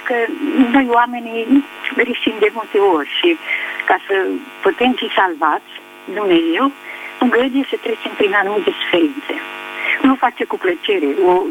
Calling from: Bacău, Bacău County, Romania; Sunt din Bacău

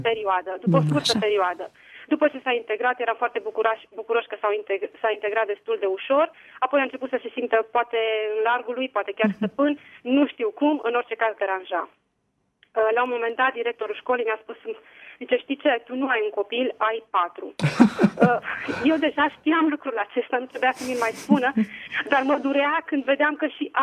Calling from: Madrid, Community of Madrid, Spain; și vă sunt de la Madrid.

